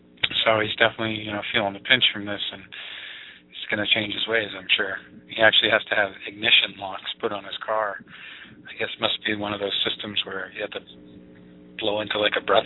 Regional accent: Dorchester, Massachusetts, United States; And also a guy from my hometown, Dorchester, native of Dorchester, Billy Traft, gave his fans a good show.

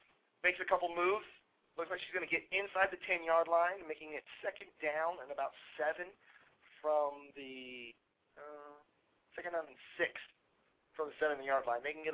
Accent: California, United States; just because I'm from Southern California doesn't mean I know Spanish.

